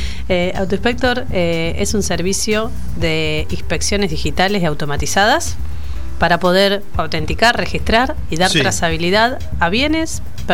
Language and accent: Spanish; La Plata, Buenos Aires Province, Argentina; Somos de La Plata, sí.